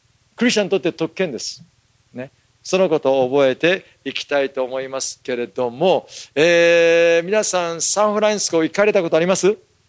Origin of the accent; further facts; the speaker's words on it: Okinawa, Japan; now in United States; 私の出身地、ね、沖縄に連れて行って